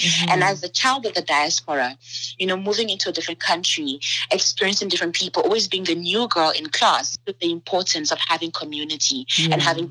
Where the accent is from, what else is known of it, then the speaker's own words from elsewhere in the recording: Botswana; also born or lived in Ghana; I was born in Ghana. I grew up in Botswana, and I'm a Namibian citizen.